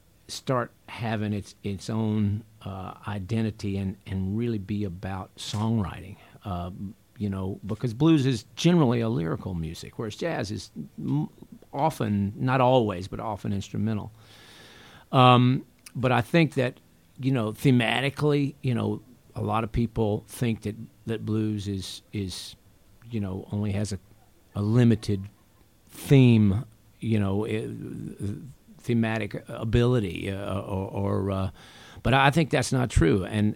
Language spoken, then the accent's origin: English; Anniston, Alabama, United States; born there; now in New York City, United States; Yeah, I was born in Anniston, Alabama, and really kind of ended up in the New York City area a little bit by accident.